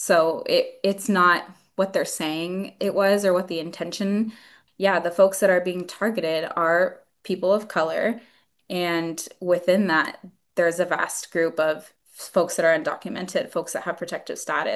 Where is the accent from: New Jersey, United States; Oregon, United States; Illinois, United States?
Oregon, United States; I mean, my parents, my mom arrived in 1986, my dad arrived in 1992, and we were born and raised in Oregon. I mean, this is where my parents called home since then, and it's the place that me and my brother grew up